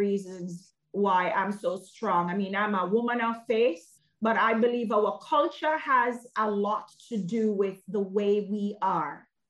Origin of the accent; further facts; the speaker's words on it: Jamaica; Like for me, I'm from Jamaica and I'm mixed.